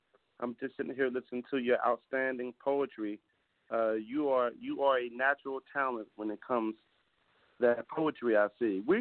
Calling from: Philadelphia, Pennsylvania, United States; I'm calling out of Philadelphia

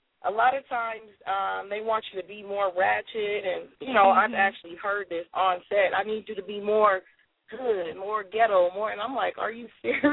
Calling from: Oakland, California, United States; Actually, I'm calling from Oakland, California.

